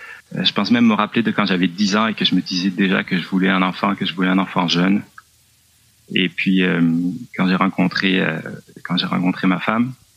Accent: Southwest France, France; now in Canada; Non, je suis français. Je viens du Sud-Ouest.

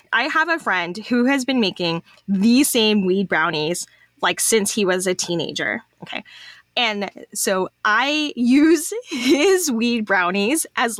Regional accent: Texas, United States; But, you know, I'm a Texan, so kind of like Chinese chili crisp just has that like umami.

